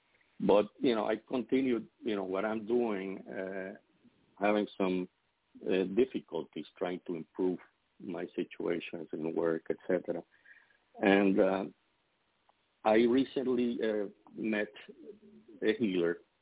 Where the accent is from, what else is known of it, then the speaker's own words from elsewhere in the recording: Puerto Rico; I'm from Puerto Rico.